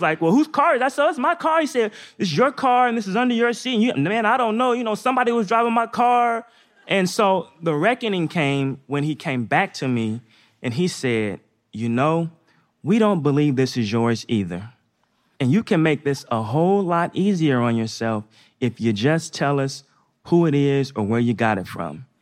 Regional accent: Northeast, United States; So I grew up in the Northeast.

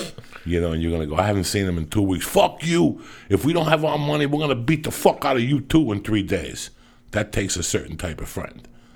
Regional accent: North Bergen, New Jersey, United States; In my hometown, North Bergen, there's a, you know, at this point now, there's maybe 4 fucking bars that these young kids could go to.

